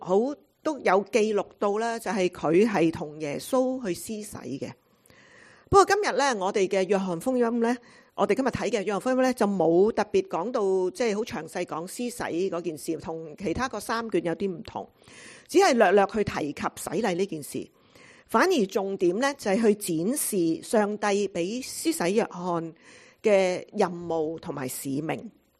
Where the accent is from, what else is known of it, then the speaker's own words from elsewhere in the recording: China; 我們中國人